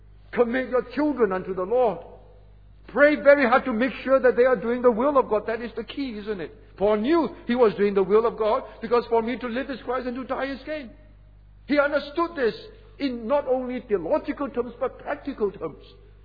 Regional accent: Singapore; As a Singaporean, we are well known, aren't we?

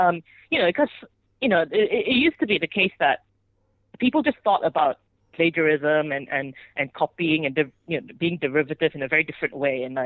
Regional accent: Malaysia; as a Malaysian

